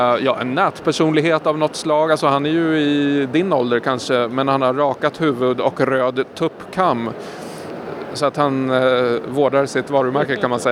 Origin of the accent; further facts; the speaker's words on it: Sweden; Jag tycker att som svensk, eller när man kommer från Sverige